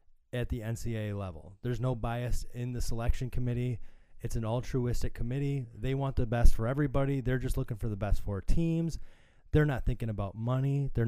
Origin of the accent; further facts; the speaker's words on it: Michigan, United States; As a kid growing up in Michigan, the Midwest, you see Michigan, Ohio State play right before Thanksgiving